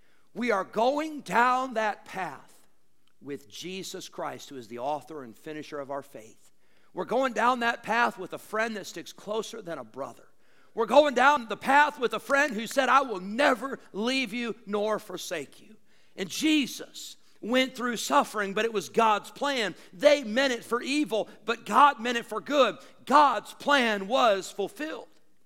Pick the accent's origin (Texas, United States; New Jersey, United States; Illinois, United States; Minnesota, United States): Illinois, United States; Rockford; When I grew up in Rockford at Berean Baptist, they actually had an electric eraser cleaner.